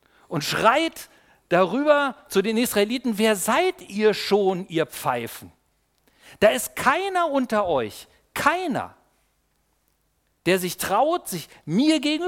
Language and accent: German; East Germany, Germany; Ich bin ja in der DDR aufgewachsen